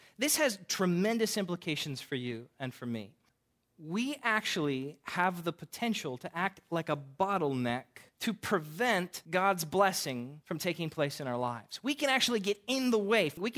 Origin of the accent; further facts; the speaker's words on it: Westerville, Ohio, United States; I grew up in Westerville, just northeast of Columbus, Ohio